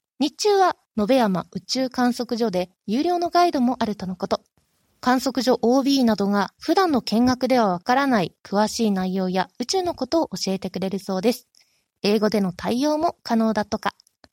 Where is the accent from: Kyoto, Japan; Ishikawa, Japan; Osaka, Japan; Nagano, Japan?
Nagano, Japan; そんな場所が地元長野にあるなんて